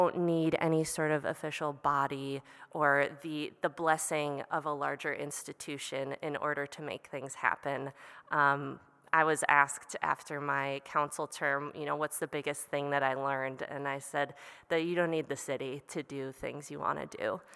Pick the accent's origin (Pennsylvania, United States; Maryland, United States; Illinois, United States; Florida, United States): Illinois, United States; moved away as an adult; now in Winona, United States; I am 37, I think. And I've been living in Winona for a total of about 14 or 15 years. I came here from the Chicago suburbs as a college student.